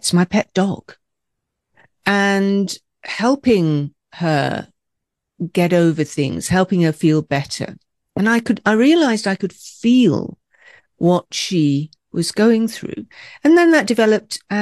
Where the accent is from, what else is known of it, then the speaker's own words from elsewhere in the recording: Scotland, United Kingdom; And as a Scot, I'm always aware of, the trauma that's in our DNA